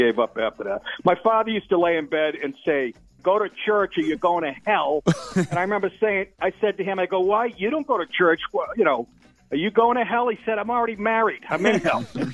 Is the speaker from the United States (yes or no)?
yes; Massachusetts, United States; This town reminds me of when I grew up in North Shore of Massachusetts, and it's like the 70s.